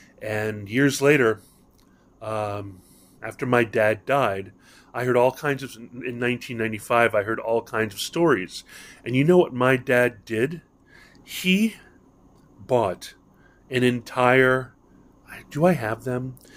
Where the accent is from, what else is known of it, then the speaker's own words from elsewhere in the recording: Hawaii, United States; growing up in Hawaii and needing to pass as local, even though I was Haole